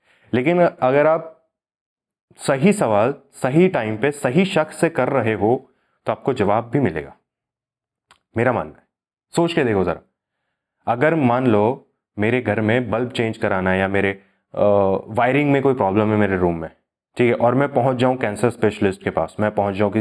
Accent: India; first language Hindi; मैं बचपन से इंडिया में रहा हूँ, मेरी मदर टंग हिंदी है, मैं सबसे हिंदी में बात करता हूँ

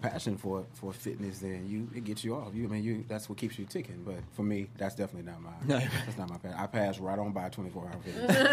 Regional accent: Houston, Texas, United States; I'm from Houston. Because in Houston, we whisper this shit that we're talking about on camera right now.

